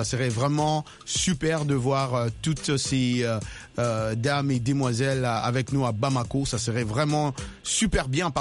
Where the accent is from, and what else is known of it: DR Congo